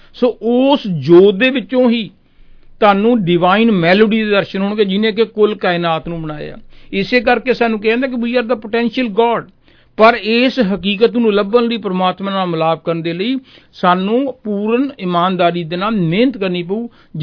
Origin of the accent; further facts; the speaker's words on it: Punjab, India; ਕਿਉਂਕਿ ਅਸੀਂ ਪੰਜਾਬ ਤੋਂ ਹਾਂ, ਪੰਜਾਬ ਦੇ ਵਿੱਚ ਪੰਜਾਬੀ ਤਾਂ ਸਾਨੂੰ ਆਉਂਦੀ ਹੈ